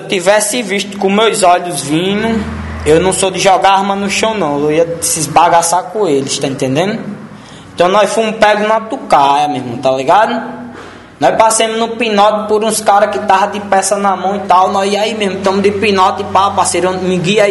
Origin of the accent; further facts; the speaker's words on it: Natal, Rio Grande do Norte, Brazil; born there; Eu nasci lá no Natal.